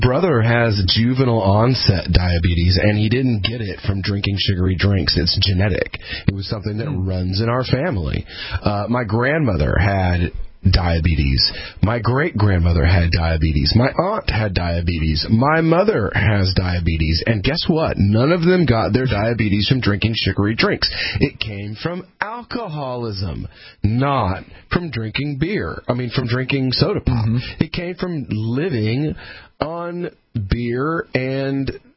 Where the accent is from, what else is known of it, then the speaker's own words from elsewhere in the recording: Appalachia, United States; I told you, man, I grew up in Appalachia.